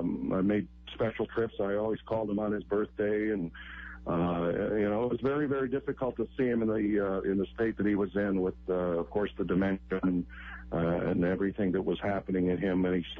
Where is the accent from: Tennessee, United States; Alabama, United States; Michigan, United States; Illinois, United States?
Michigan, United States; Detroit; my memories of that 16 NHL back when I grew up in Detroit are priceless.